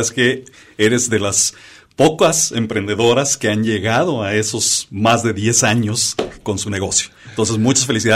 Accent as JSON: {"language": "Spanish", "town": "Monterrey", "region": "Nuevo León", "country": "Mexico", "said": "Yo provengo de Monterrey, muy cercana a la ciudad de Monterrey."}